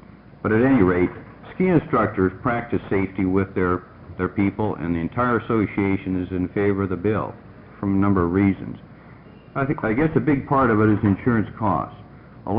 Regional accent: Portland, Oregon, United States; from Portland, Oregon.

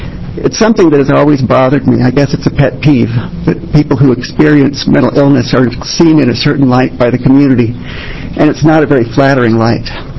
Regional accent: Portland, Oregon, United States; I'm from Portland.

